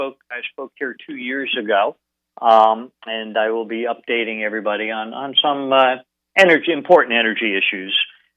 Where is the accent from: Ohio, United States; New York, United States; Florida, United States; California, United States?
New York, United States; moved away as an adult; Well, I'm originally from the South Shore of Long Island, New York.